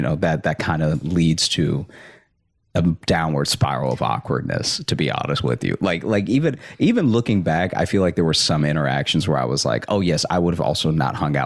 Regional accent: Alexandria, Louisiana, United States; The first thing on people's, tongues whenever you mention Louisiana is New Orleans, but I grew up in Alexandria, so it is much less exciting

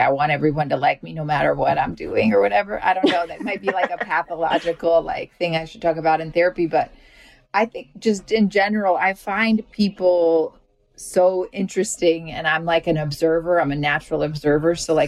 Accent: Georgia, United States; moved away; I mean, I grew up in Georgia, which just flipped. I mean, that's a huge difference from when I lived there.

